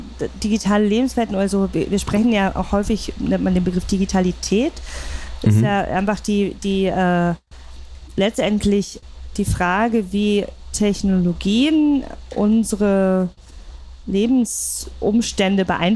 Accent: East Germany, Germany; dass ich selbst in der DDR noch aufgewachsen bin

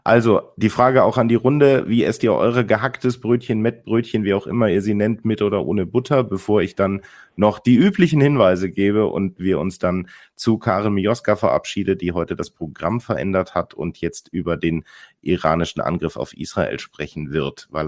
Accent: Cologne, North Rhine-Westphalia, Germany; für mich als Kölner ist das ganz schwer

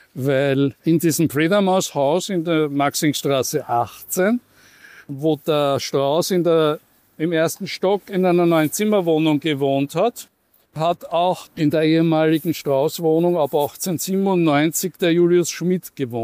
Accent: Vienna, Austria; Nein, ich bin nicht aus Hietzing. Ich bin eigentlich aus der Leopoldstadt und habe die letzten fast 20 Jahre im 19. in Döbling verbracht.

